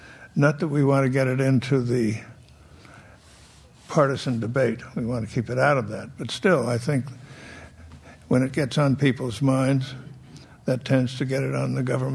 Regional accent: California, United States; Being from California, I was from California as Secretary of State.

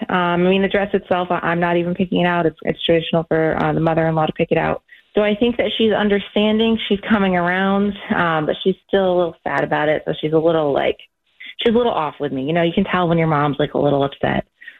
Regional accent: United States; I'm American, but my fiancé is Pakistani, and we're doing a Pakistani ceremony.

